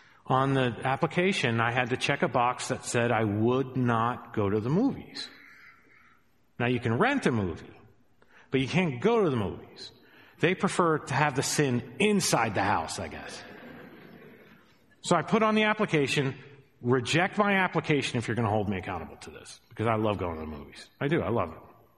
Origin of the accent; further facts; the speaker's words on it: Montana, United States; Remember in my hometown when I first got saved, there was a whole group of people in the church that loved gambling. They loved playing little poker machines. But it was a small town in Montana